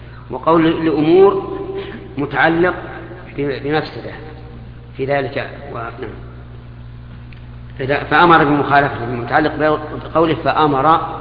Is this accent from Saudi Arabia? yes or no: yes; Saudi Arabia; عندنا في السعودية